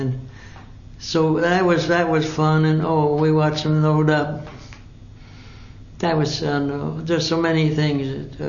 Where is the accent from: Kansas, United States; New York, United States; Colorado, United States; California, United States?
Kansas, United States; Pittsburg; Pittsburgh, Kansas. And one thing, you know, it was about 18,000 to 20,000.